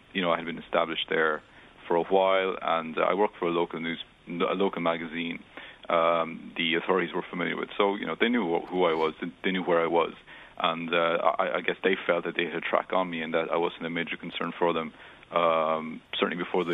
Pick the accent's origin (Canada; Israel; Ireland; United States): Ireland; Being Irish